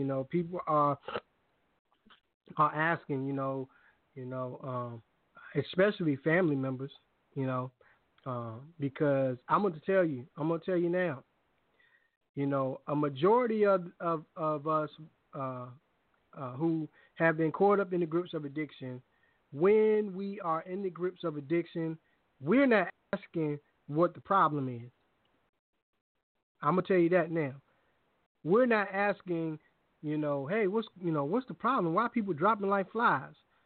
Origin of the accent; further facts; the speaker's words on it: Hampton, Virginia, United States; also born or lived in Richmond; I'm from Hampton, too, in case you guys didn't know. And you know, I mean, I've lived in Richmond myself